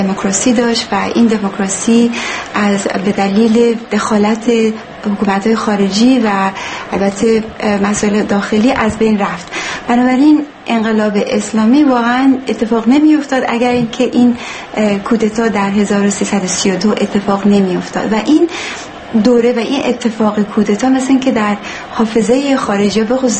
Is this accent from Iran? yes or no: yes; Iran; now in United States; خیلی برای من مهم بود به عنوان یک ایرانی که سالها در امریکا زندگی کردم